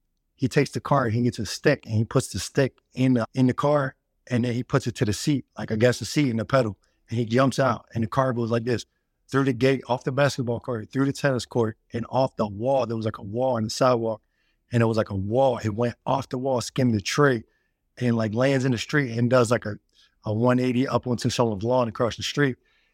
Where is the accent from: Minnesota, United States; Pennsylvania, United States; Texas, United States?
Pennsylvania, United States; Philadelphia; So I was born in Philly, had a crazy childhood. I did a lot of wild stuff. I grew up anywhere in Philly is wild.